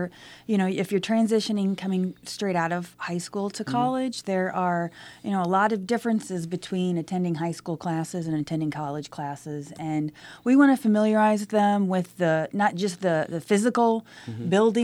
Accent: Litchfield, Illinois, United States; Well, I am originally from Litchfield, graduated.

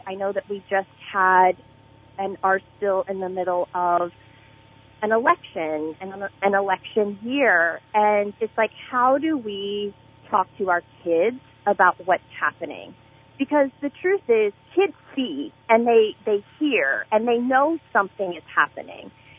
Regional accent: Litchfield, Illinois, United States; Oh, my goodness. I love, you know, Litchfield is my hometown, and it will always be my hometown. I did K through 8 at Zion, and I appreciate them so, so much.

